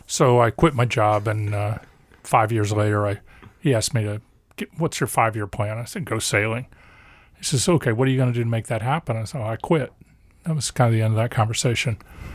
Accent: Florida, United States; I grew up in Florida.

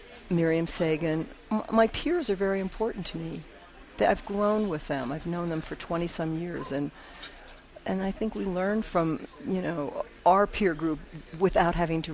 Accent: Pittsburgh, Pennsylvania, United States; My dear Pittsburgher, I'm from Pittsburgh

